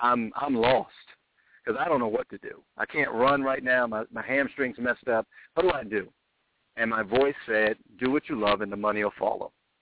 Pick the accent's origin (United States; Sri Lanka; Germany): United States; Midwest; I felt really stupid because I'm from the Midwest. And you don't quit a job without having a job.